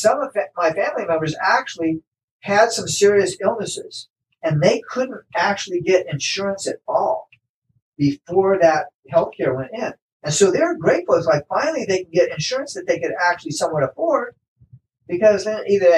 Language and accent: English; Indiana, United States; I'm from Indiana, and a number of people in Indiana are maybe more conservative than people are out in California.